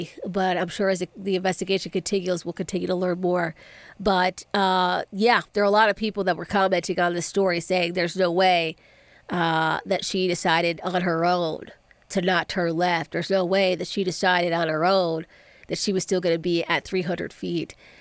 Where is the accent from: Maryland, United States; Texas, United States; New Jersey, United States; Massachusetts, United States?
Maryland, United States; And then, of course, there were some people that I grew up with in Southern Maryland that were also on that flight.